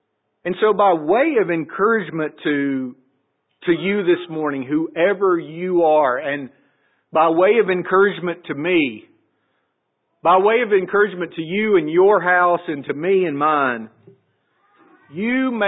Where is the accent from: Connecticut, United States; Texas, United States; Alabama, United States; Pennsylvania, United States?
Alabama, United States; it hurts me because I'm from Alabama. And I had a front row seat growing up for what he's talking about in his speech. And I wasn't born until 11 years after he said these things.